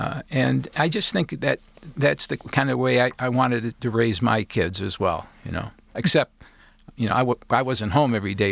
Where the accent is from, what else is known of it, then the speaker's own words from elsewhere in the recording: Dearborn Heights, Michigan, United States; Grew up in Dearborn Heights. I have two brothers that are twins, 2 years younger than me. My dad worked in a factory, Ford Motor Company, the parts depot in Livonia.